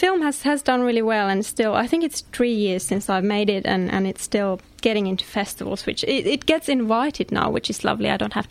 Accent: Finland; It's a bit of a funny spelling because I'm from Finland

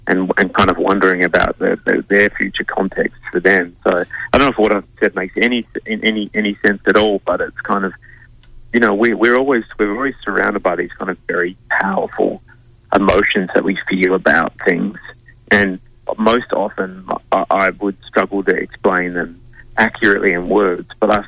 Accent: South Australia, Australia; I think I grew up in the Adelaide Hills.

